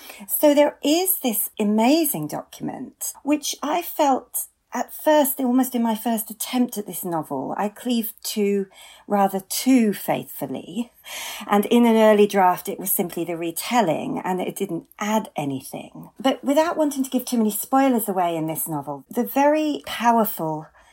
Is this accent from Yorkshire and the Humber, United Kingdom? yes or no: yes; Yorkshire and the Humber, United Kingdom; where I grew up in Yorkshire